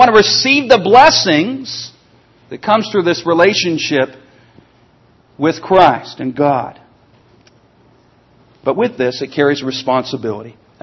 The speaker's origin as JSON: {"language": "English", "country": "Canada", "said": "We're Christians. I'm from Canada originally. I'm not a Canadian Christian. I'm just a Christian."}